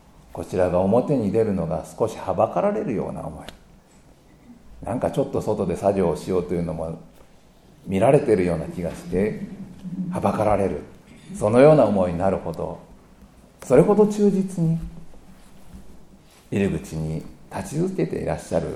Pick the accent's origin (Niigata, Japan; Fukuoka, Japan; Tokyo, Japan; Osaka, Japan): Tokyo, Japan; 私は東京生まれ東京育ちでしたから、